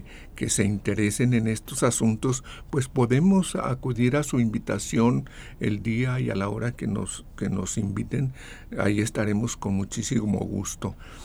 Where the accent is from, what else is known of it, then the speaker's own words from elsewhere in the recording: Mexico; como mexicanos, como que somos un poco reservados en relación a eso